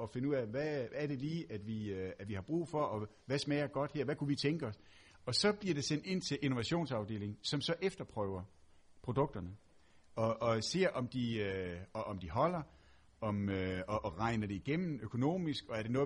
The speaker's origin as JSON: {"language": "Danish", "region": "Region of Southern Denmark", "country": "Denmark", "also_born_or_lived": "Aarhus", "accent": "Funen dialect", "said": "selvom jeg er fynbo og taler sproget dernede"}